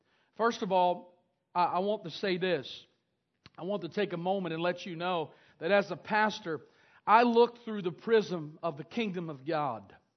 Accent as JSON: {"language": "English", "country": "United States", "said": "I'm an American. I take pride in being an American."}